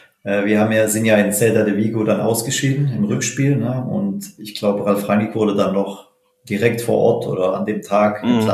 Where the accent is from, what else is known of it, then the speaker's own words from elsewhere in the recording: Stuttgart, Baden-Württemberg, Germany; born there; ich bin in Stuttgart geboren, beide Eltern stammen aus Portugal, sind allerdings auch schon in den 70er Jahren, in den 70er Jahren nach Stuttgart gekommen.